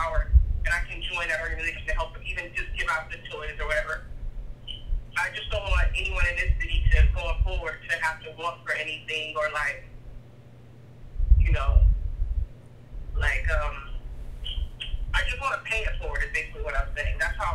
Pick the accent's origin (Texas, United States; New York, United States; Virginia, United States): Texas, United States; Houston; When I was growing up in Houston, I grew up in, you know, poor low-income areas.